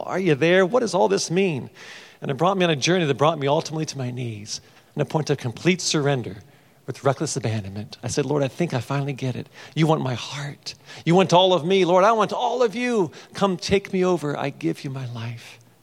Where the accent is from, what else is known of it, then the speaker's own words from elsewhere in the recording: Cincinnati, Ohio, United States; And so I grew up there in Cincinnati. I studied piano as a youngster at the Conservatory of Music.